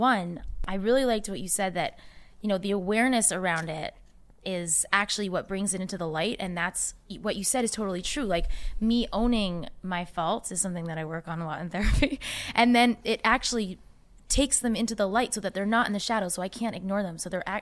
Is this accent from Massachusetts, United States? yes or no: yes; Boston, Massachusetts, United States; now in Los Angeles, United States; I'm from Boston originally, so it's kind of shocking that like this turn of events happened.